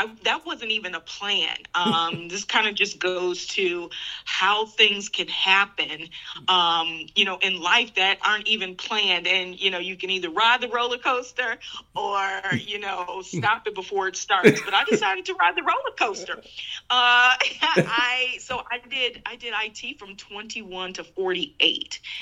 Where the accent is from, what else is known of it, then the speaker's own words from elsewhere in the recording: Illinois, United States; moved away as an adult; also born or lived in Missouri / Iowa; I grew up in the Midwest. Mm-hmm. So I lived in I was born in Missouri. I lived in Iowa, I think, for a little stint, and then grew up most of my life, my younger years into my 20s, in Illinois, downstate Illinois, and then Chicagoland area, and then moved to Texas back in 2011.